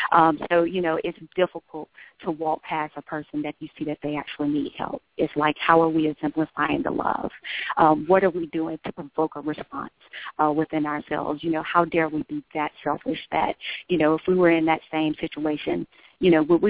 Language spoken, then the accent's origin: English; Alabama, United States; also born or lived in Chicago; Yeah, so of course I'm originally from Alabama. Had the opportunity of attending the University of Illinois at Chicago on a full basketball scholarship.